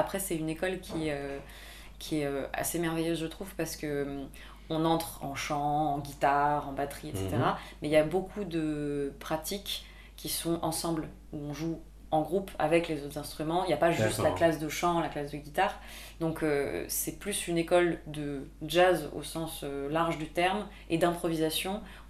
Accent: Chambéry, Auvergne-Rhône-Alpes, France; also born or lived in Perpignan; j'ai grandi, j'ai deux berceaux, le sud de la France vers Perpignan, où j'ai vécu jusqu'à mes 10 ans, et ensuite Rhône-Alpes, plus précisément Chambéry, où j'ai fait mon adolescence jusqu'à 17 ans.

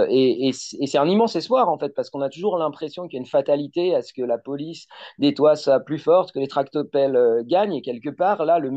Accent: eastern France, France; now in Loire-Atlantique, France; Moi, je suis même pas de Loire, enfin, je suis pas de Notre-Dame-des-Landes et je suis même pas de Loire-Atlantique. Je viens de l'Est de la France

